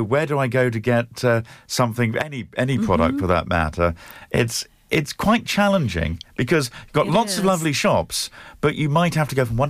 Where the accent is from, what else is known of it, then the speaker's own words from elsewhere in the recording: East of England, United Kingdom; the little butchers in the village where I grew up in Norfolk.